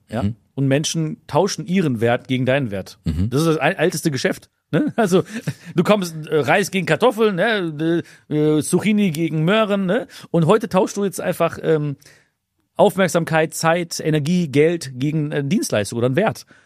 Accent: Germany; ich liebe Deutschland, ne? Das ist mein Heimatland. Ne? Ich bin hier geboren, ich bin so dankbar, dass meine Mama mit 17 hier hingekommen ist.

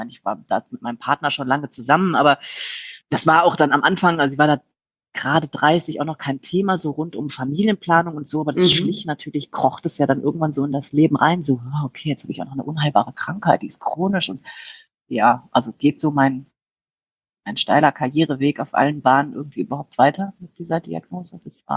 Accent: Rhineland, Germany; ich komme aus dem Rheinland und bin auch sehr flapsig

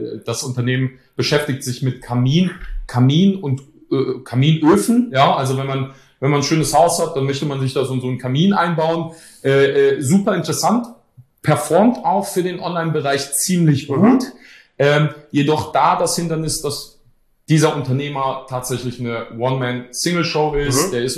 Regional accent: Poland; born there

